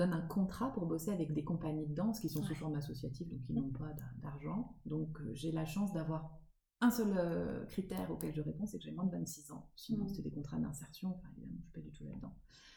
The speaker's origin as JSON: {"language": "French", "town": "Nancy", "region": "Grand Est", "country": "France", "tie": "born or raised there", "moved": "as an adult", "said": "je viens de Nancy, moi, donc j'étais en province, et puis je suis partie ensuite à la Sorbonne, donc je suis arrivée à Paris."}